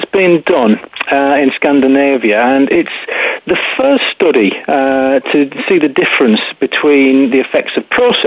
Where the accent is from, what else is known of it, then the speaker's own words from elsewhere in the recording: Scotland, United Kingdom; born there; I count myself as Scottish, having been born there.